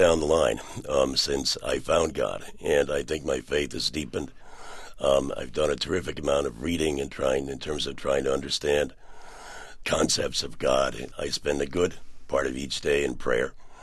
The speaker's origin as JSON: {"language": "English", "town": "Cleveland", "region": "Ohio", "country": "United States", "tie": "born or raised there", "said": "We came to the United States, my mom, my dad, and I, when I was six. And I grew up on Cleveland's near west side. We were very poor. We were an immigrant family."}